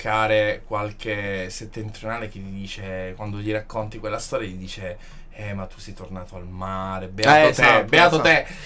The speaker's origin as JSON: {"language": "Italian", "region": "Southern Italy", "country": "Italy", "moved": "yes", "lives_now": "Milan, Italy", "said": "perché noi vivendo qui, pur essendo meridionali, siamo magari percepiti come milanesi."}